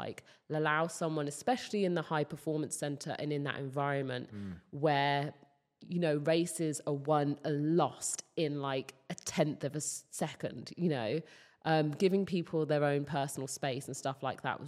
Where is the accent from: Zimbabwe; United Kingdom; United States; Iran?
United Kingdom; And as a Brit